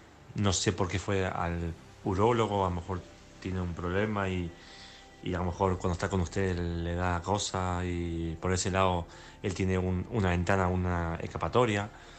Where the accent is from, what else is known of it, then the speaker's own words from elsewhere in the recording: Balearic Islands, Spain; de Mallorca.